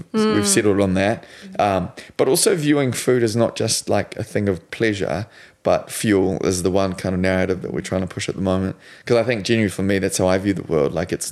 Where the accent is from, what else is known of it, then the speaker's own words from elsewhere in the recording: South Africa; we grew up Dutch Reformed in South Africa, and so we've come a long way since then.